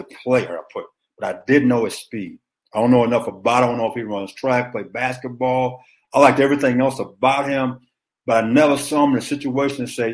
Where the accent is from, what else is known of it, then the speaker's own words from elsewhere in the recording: Beaumont, Texas, United States; I'm from Beaumont, Texas, okay?